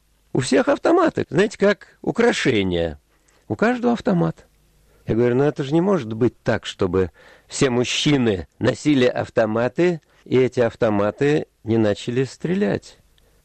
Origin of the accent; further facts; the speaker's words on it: Moscow, Russia; Ну, было видно, что мы из Москвы, что мы русские.